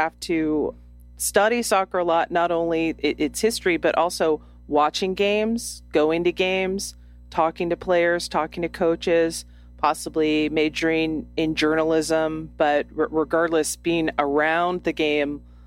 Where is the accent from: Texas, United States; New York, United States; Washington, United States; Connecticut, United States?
Texas, United States; Houston; It would have to be my hometown team, the Houston Dash.